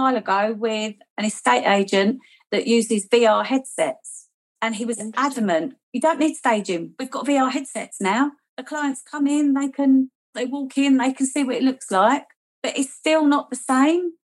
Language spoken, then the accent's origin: English; London, United Kingdom; now in Kent, United Kingdom; I'm in Kent. I'm from London. I'm in Kent